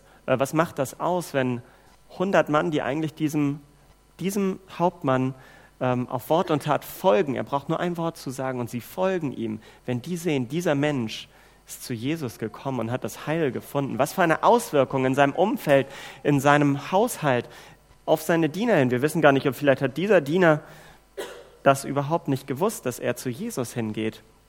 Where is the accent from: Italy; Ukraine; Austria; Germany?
Germany; das können wir vielleicht gerade gar nicht so sagen, Gott sei Dank als Deutsche, dass wir das haben